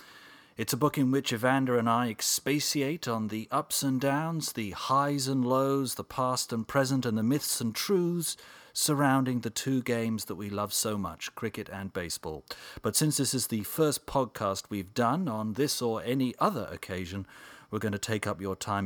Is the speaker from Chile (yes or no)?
no; England, United Kingdom; I was born and raised in England